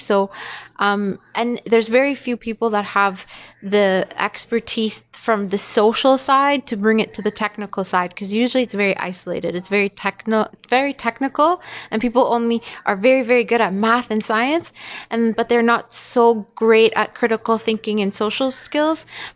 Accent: Canada; my background is Eritrean and Tigrayan, and I actually was born and raised in Canada, so, you know, I had a very Canadian experience my whole life

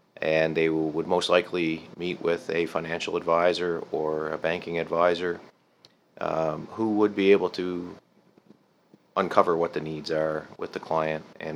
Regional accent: Summerside, Prince Edward Island, Canada; also born or lived in Halifax; now in Bedford, Canada; live in Bedford, Nova Scotia. I've been in the Halifax area since 1997. I grew up in Summerside, PEI, actually, small town in PEI. And was born here in Halifax, though, and always had a connection to Halifax.

